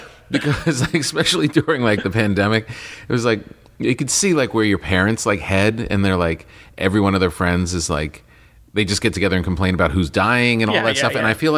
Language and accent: English; New York, United States; Because I grew up in the New York area, and you know, I knew brisket from going to my friends' satyrs or whatever, right.